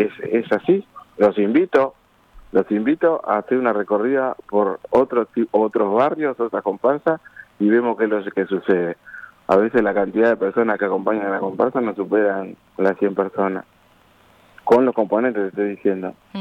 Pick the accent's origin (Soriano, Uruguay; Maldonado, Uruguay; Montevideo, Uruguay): Montevideo, Uruguay; como montevideana, como uruguayo.